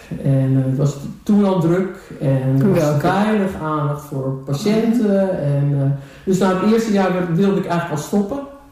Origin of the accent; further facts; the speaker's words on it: Haarlem, North Holland, Netherlands; now in Texel, Netherlands; Ik ben geen echte Texelaar. Ik ben aangespoeld, zoals ze dat noemen hier. Ik ben geboren in Haarlem, opgegroeid in Haarlem.